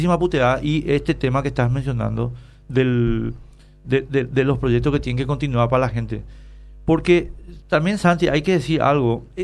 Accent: Paraguay; somos todos paraguayos

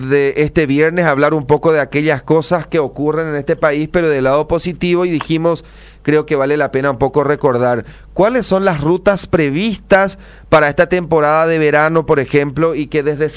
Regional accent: Paraguay; como paraguayo

